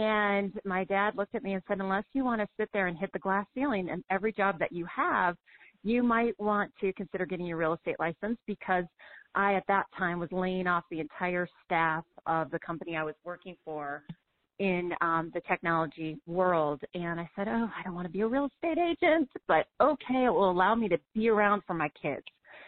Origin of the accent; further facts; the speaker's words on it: Madison, Wisconsin, United States; My dad was actually a real estate broker out of Madison, Wisconsin. So I grew up in Wisconsin, grew up in this business